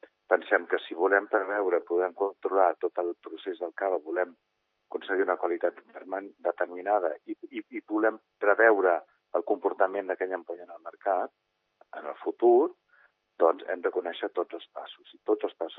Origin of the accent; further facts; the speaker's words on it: Sant Cugat, Catalonia, Spain; born there; Jo sí que vaig néixer a Sant Cugat.